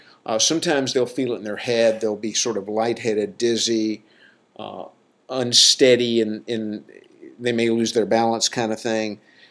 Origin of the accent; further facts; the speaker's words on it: the South, United States; And I'm from the South, so I can make fun of it, guys.